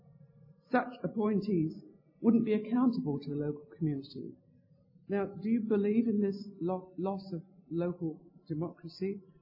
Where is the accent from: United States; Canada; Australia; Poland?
Australia; Norwood, South Australia; well, I'm from Norwood Payne and St. Peter's, and there's been a big row going on there about heritage.